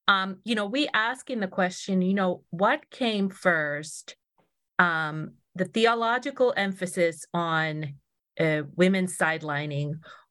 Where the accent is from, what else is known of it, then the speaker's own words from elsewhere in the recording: Finland; I'm from Finland.